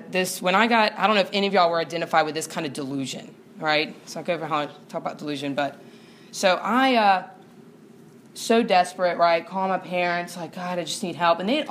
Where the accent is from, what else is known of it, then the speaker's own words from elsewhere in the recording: North Carolina, United States; And I'm from North Carolina, right?